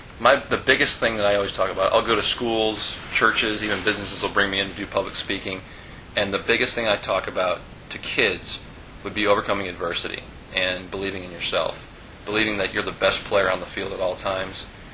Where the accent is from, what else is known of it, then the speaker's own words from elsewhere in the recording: West Branch, Michigan, United States; now in Arizona, United States; I actually grew up in Michigan. I grew up in a small town called West Branch, Michigan, that was just about as big as my high school here in Arizona.